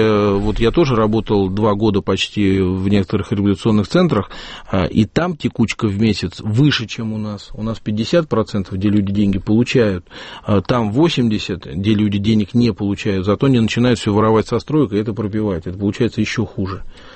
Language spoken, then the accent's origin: Russian; Moscow, Russia; как москвич